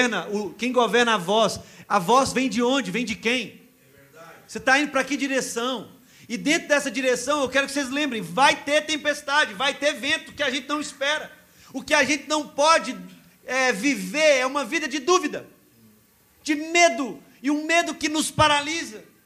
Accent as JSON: {"language": "Portuguese", "town": "Timóteo", "region": "Minas Gerais", "country": "Brazil", "said": "eu sou lá de Timóteo, para quem não sabe"}